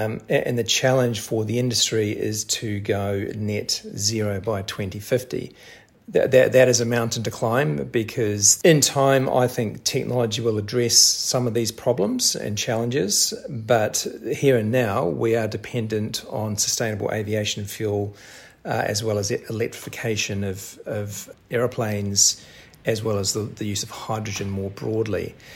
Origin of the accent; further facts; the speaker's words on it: Wellington, New Zealand; also born or lived in Hong Kong / San Francisco, United States; in the United States, living in San Francisco. Before that, yes, born and bred in Wellington, and that is home. It continues to be home for me.